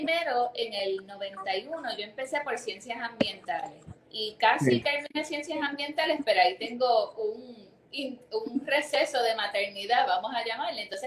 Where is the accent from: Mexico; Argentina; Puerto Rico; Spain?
Puerto Rico; Caguas; also born or lived in Humacao; de Caguas. Yo vivía con mi mamá, pues mis papás se habían divorciado. Y entonces pues me crié en Caguas como hasta los 18 o 19 años, que entonces entré a la Universidad de Puerto Rico, recinto de Río Piedras, y me quedé entonces más o menos por el área metropolitana hasta el 98